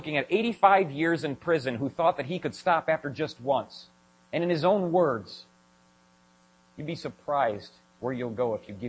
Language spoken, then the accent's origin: English; Illinois, United States; I'm not from Wisconsin. From Illinois. We talk way different there.